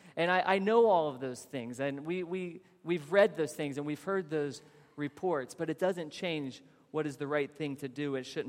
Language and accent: English; South Carolina, United States; We're from South Carolina, and so there was a shooting that took place there.